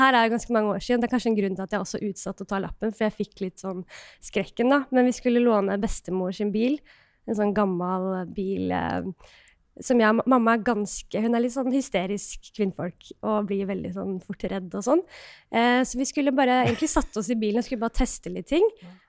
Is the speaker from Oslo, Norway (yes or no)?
yes; Oslo, Norway; når jeg vokste opp midt i Oslo